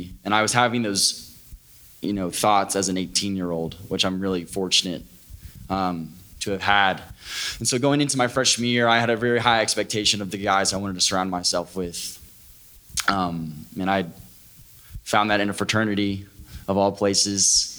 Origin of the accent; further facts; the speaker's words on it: Norcross, Georgia, United States; So he came back to, I'm from Norcross, Georgia, and he had gone to college.